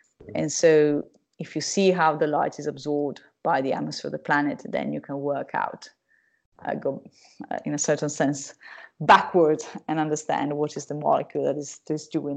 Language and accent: English; Italy; I grew up in Italy, and when I was a kid in the 70s